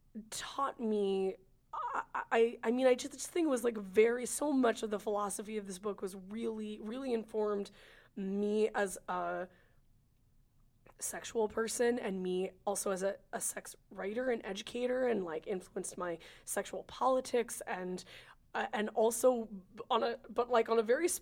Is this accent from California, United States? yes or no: yes; California, United States; I'm from California, so I have like a high tolerance for like a certain kind of like